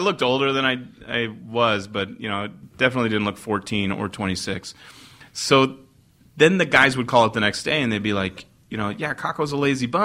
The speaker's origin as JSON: {"language": "English", "country": "Philippines", "tie": "born or raised there", "also_born_or_lived": "England", "said": "I was born in England, but my father was in the Royal Air Force, and so we moved to the Philippines when I was two."}